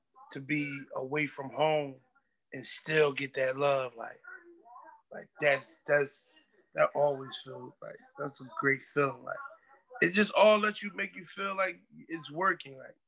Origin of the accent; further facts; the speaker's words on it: Philadelphia, Pennsylvania, United States; The area I came up in, it was heavily flooded with artists, hot artists. And I just wanted in.